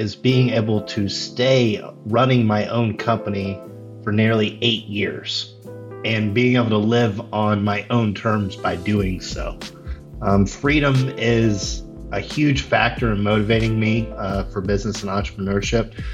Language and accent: English; Indiana, United States; moved away as an adult; now in Austin, United States; So I moved from Indiana, my home state, to Austin.